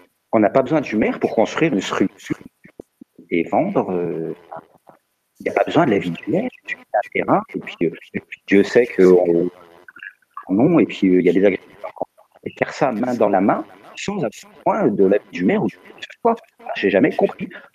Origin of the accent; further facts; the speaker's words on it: Bourgogne-Franche-Comté, France; Alors moi, je suis de la Bourgogne.